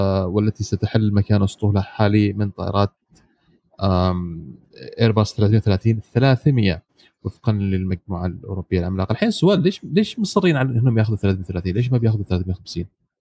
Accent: Egypt; أيضا عندنا في مصر

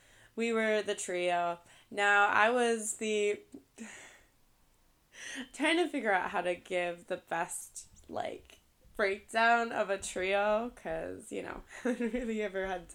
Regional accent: Colorado, United States; so this is when I was back in Colorado. I grew up in Colorado.

